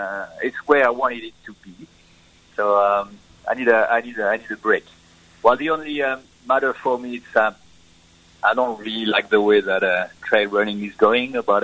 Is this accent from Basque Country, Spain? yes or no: yes; Basque Country, Spain; English is a second language; now in Raglan, New Zealand; I'm from Basque Country and just facing the Pyrenees. And so, since I'm a kid, I've been climbing all the mountain over there.